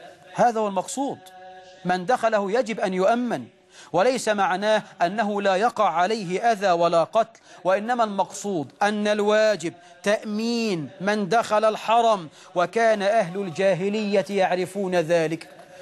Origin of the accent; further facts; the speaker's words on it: Egypt; أما لو شوية الحمام دول عندنا في مصر كانوا راحوا من زمان